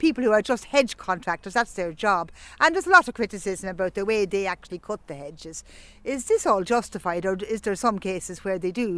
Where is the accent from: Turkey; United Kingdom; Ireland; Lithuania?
Ireland; Leinster; So, when I come from County Louth, we all know I come from County Louth